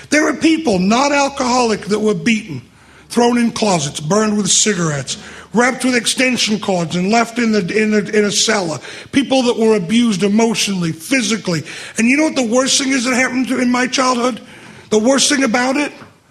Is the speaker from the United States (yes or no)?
yes; Las Vegas, Nevada, United States; I'm an alcoholic. I'm from Las Vegas.